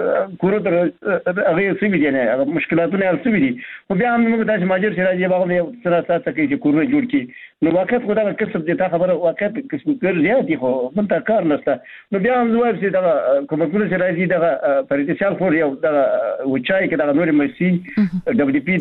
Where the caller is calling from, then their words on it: Baghlan, Afghanistan; بغلان مې تماس نیولې